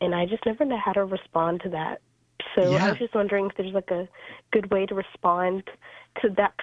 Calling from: Wilmington, North Carolina, United States; Hey, I'm calling from Wilmington, North Carolina

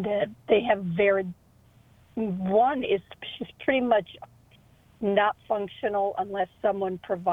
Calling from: Tampa, Florida, United States; I'm from Tampa.

